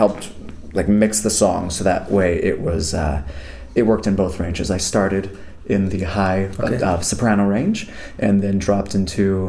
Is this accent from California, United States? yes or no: no; Arizona, United States; also born or lived in Utah; Yeah, I grew up in Arizona and Utah. So we were listening to a lot of choir music and a lot of musicals because I was raised Mormon.